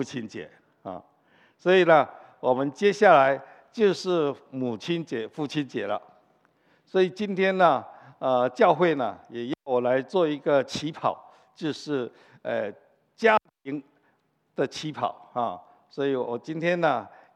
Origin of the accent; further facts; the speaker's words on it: Los Angeles, California, United States; 特别我是从洛杉矶来的我们在洛杉矶住的房子呢大致上都是比较小小的